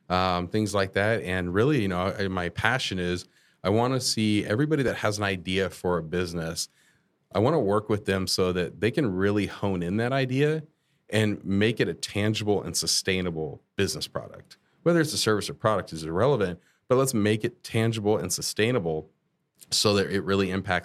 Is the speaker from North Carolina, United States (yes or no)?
no; Panama City, Florida, United States; born there; now in Orlando, United States; This is home state for me. I was born up in Panama City